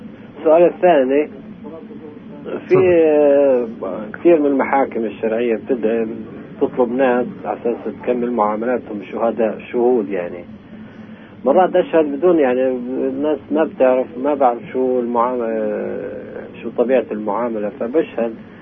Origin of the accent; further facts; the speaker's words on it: Jenin, West Bank, Palestine